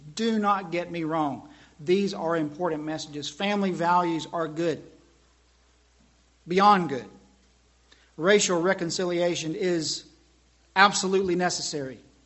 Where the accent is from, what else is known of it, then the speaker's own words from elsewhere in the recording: Southern US, United States; But I grew up in the South, and we never had, it seems, the struggle that we do now.